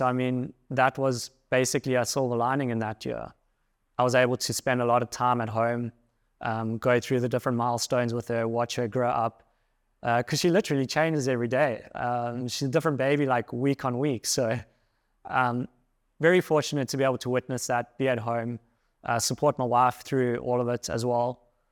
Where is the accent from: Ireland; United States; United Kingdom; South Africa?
South Africa; And as a South African, it was extremely difficult to travel. We were regarded as like a red listed country.